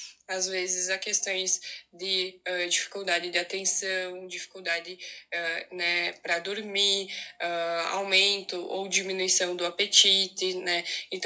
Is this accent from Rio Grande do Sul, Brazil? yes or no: yes; Boa Vista, Rio Grande do Sul, Brazil; sou médica formada pela UPF há mais de um ano, sou natural de Boa Vista, interior de Birubá